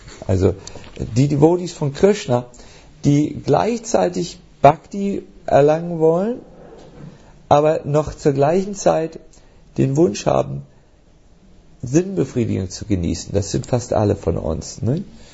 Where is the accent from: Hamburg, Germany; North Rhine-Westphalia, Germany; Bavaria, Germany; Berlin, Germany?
Berlin, Germany; Ich bin auch ein Berliner.